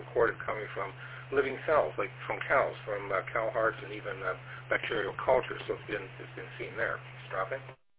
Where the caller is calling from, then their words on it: Toronto, Ontario, Canada; listening to Science and Tech Net, and I'm transmitting from Toronto, Ontario, Canada.